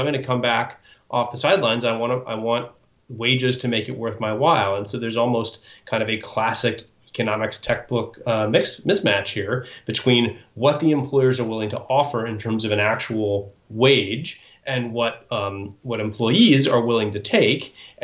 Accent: Oregon, United States; Well, first off, I'm from Oregon, and we never mess up IPA versus IPO, really.

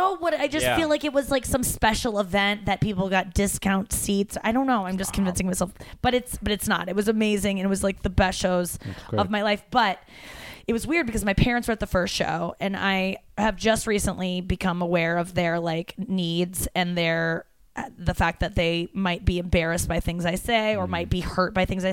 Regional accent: St. Louis, Missouri, United States; St. Louis is my home club or my hometown, and it was amazing because I sold out two shows at the Pageant

